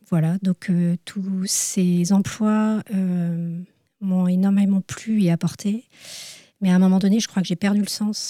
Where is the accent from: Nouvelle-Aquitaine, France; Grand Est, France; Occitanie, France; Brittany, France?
Brittany, France; Je suis originaire du Morbihan.